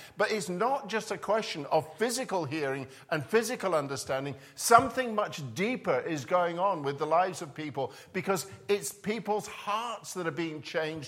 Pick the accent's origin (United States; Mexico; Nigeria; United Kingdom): United Kingdom; Scotland; But I was brought up in Scotland. You have to understand that. And in Scotland, on a Sunday, it used to be the case that not only could you not play in the parks